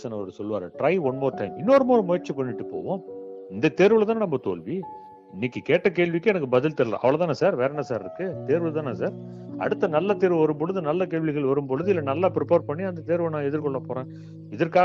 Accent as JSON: {"language": "Tamil", "town": "Rasipuram", "region": "Tamil Nadu", "country": "India", "tie": "born or raised there", "said": "நான் என்னுடைய ஊர் ராசிபுரம், என்னுடைய சொந்த ஊர் நாமக்கல் மாவட்டத்தில்"}